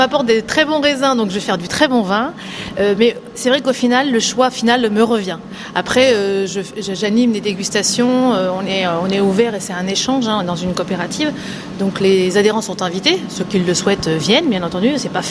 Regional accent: Bordeaux, Nouvelle-Aquitaine, France; Moi, je viens de Bordeaux.

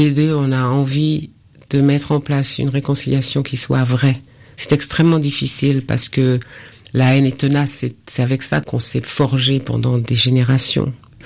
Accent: Martinique, France; comme le Prêcheur en Martinique, je suis de la Martinique

